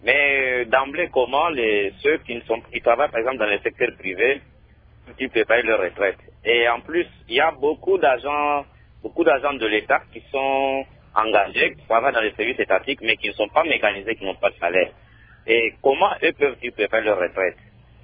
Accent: Kasaï-Central, DR Congo; Bon, récemment, chez nous, au Kassai Central, j'entends parler des INSS, INSS qui a fait ceci, qui a fait cela.

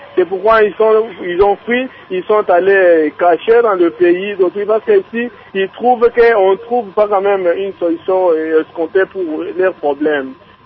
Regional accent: Angola; Depuis mon enfance, en Angola, je voyais des Congolais qui venaient

